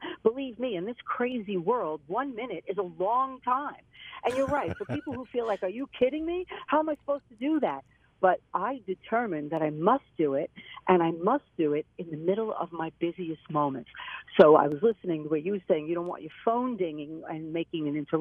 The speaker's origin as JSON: {"language": "English", "town": "Brooklyn", "region": "New York", "country": "United States", "tie": "born or raised there", "said": "my whole life I grew up in Brooklyn, New York. I had to go to the beach or the botanical gardens to get to a tree"}